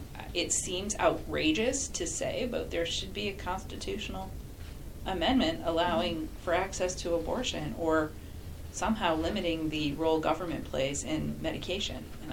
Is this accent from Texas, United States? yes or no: yes; Texas, United States; I'm from Texas, and I very, very consciously chose not to train in Texas and not to return to Texas because I can't do my job.